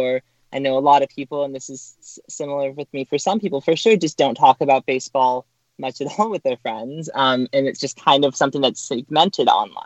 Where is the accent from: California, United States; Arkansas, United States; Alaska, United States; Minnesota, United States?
California, United States; I grew up in Orange County. And I was, I believe, 6 years old when the Angels won the World Series in 2002.